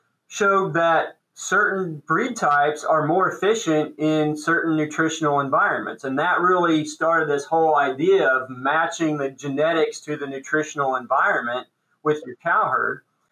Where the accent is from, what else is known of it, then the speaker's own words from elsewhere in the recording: Illinois, United States; And I grew up in Illinois and spent some time in South Texas at A&M as well.